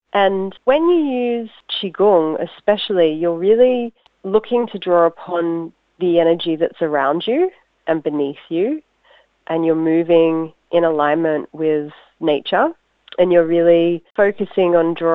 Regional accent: Ku-ring-gai, New South Wales, Australia; as a Wiradjuri woman, traditionally I'm freshwater, but I've never lived in Wiradjuri country. I grew up in Ku'ringai.

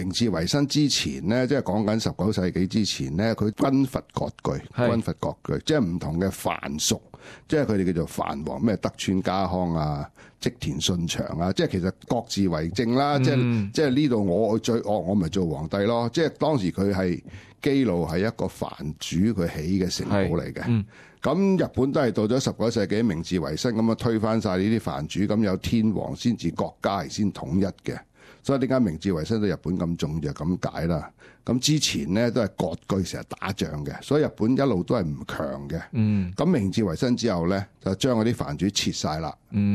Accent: Hong Kong; 我哋香港人

